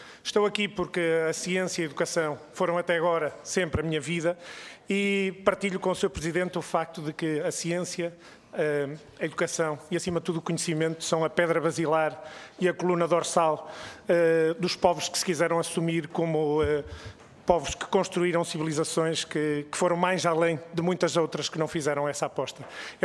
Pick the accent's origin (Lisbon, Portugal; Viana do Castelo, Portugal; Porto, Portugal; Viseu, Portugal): Viana do Castelo, Portugal; Paredes de Coura; tenho 38 anos, sou de Paredes de Coura